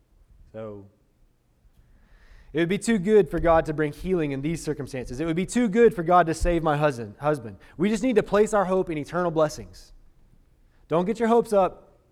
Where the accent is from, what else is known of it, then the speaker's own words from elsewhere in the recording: Alabama, United States; so I'm from Alabama, and in the South, the only time you hear that is like from bless your heart.